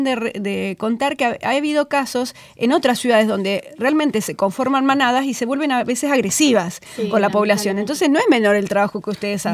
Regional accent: Santa Fe, Argentina; para quienes somos de Santa Fe, antes se veían muchísimos más perros en la calle.

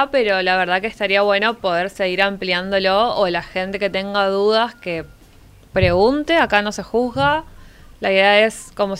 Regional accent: Formosa, Argentina; yo soy de Formosa

